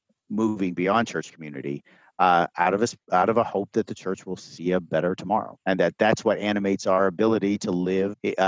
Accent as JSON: {"language": "English", "region": "Pennsylvania", "country": "United States", "tie": "born or raised there", "said": "I'm an Appalachian hillbilly. So I am a product of Western Pennsylvania. My dad was a coal miner and my grandparents were both coal miners."}